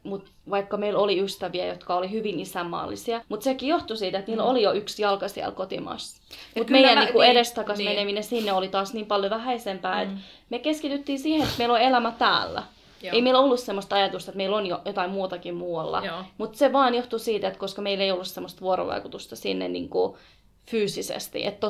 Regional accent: Erbil, Kurdistan Region, Iraq; Mä olin, ei, Kurdistan, I'm from Kurdistan.

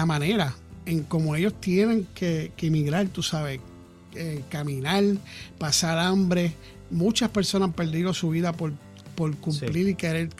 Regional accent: Puerto Rico; Yo soy de Puerto Rico

